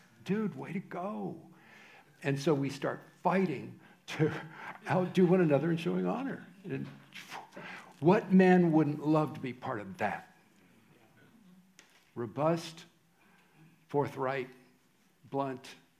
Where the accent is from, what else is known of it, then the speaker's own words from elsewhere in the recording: United States; I know it's, I'm an American.